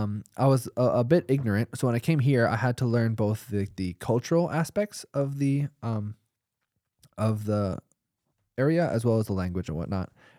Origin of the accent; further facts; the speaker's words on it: United States; first language English; now in Germany; And I come from the States, right? I have the privilege that my mother tongue is oftentimes the second language learned from somebody, right?